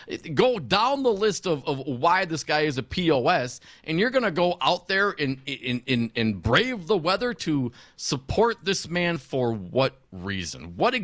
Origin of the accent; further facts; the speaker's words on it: Livonia, Michigan, United States; born there; And you know, I was born in Livonia, Michigan, just outside of Detroit, and I have family there, and I love the great state of Michigan.